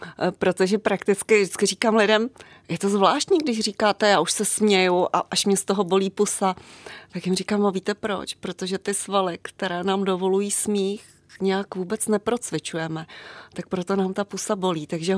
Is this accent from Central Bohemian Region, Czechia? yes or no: no; Vimperk, South Bohemian Region, Czechia; pocházím z Vimperka, z vojenského města. A protože už jsem ročník 70